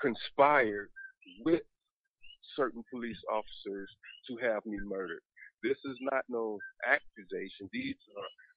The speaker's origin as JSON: {"language": "English", "region": "Minnesota", "country": "United States", "said": "I am from Minnesota, and I have I've been protesting against police brutality in Minnesota for a number of years."}